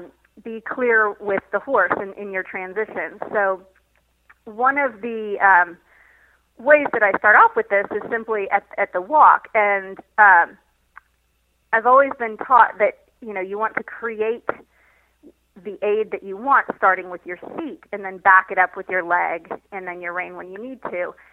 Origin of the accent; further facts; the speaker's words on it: Michigan, United States; I grew up in Michigan, and the first ever eventing competition that I saw was Rolex.